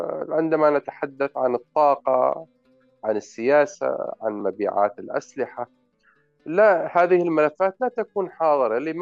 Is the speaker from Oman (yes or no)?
yes; Oman; لما جو هنا عندنا في عمان حدود 400 صحفي وإعلامي من مختلف دول العالم